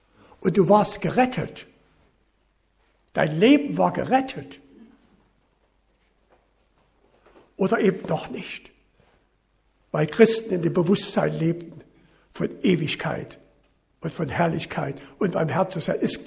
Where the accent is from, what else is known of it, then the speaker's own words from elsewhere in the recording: Kassel, Hesse, Germany; Ich komme ja aus Kassel, das ist die Stadt der Gebrüder Grimm.